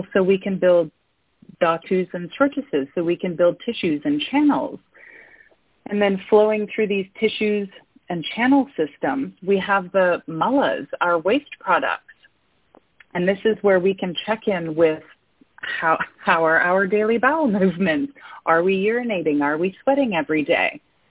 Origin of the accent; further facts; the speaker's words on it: Canada; So as a Canadian, born and bred, raised in Canada